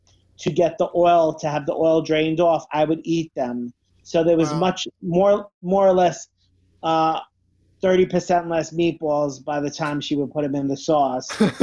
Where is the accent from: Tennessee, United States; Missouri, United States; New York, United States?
New York, United States; Brooklyn; I'm like, you know, growing up as an Italian, you know, in Brooklyn, like, everything was surrounded by food